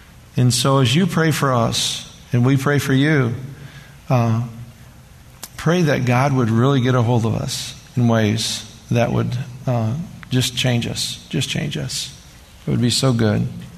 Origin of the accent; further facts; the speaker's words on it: United States; It's probably me because I'm the American, you know.